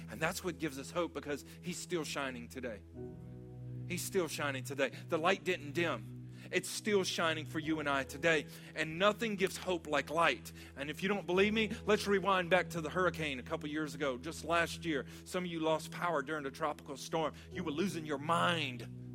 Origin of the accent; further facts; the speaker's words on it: Louisiana, United States; like I need a British accent with a little rasp to say that the correct way, but I don't have it. I'm Cajun.